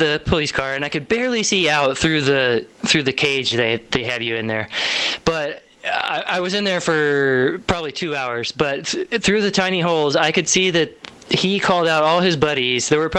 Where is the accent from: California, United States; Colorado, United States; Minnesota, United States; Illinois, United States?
Colorado, United States; By the way, I'm from Colorado. I have Colorado plates on my car, and this was right after Colorado legalized marijuana.